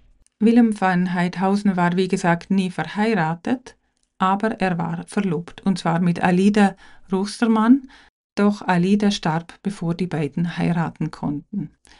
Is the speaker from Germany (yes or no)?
no; Liechtenstein; ich als Liechtensteiner Kunsthistorikerin bedauere natürlich, dass es nicht mehr in Liechtenstein ist